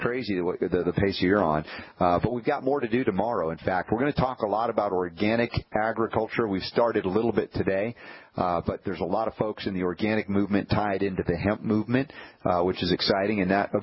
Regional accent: New York City, New York, United States; born there; accent: Southern; I'm a Southerner. Adopted Southerner. I was born in New York City, but I speak like a Southerner.

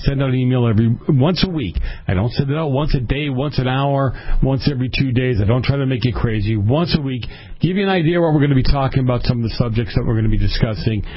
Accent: East Coast, United States; You know, I remember the old Route 1 down in Massachusetts. I grew up on the East Coast.

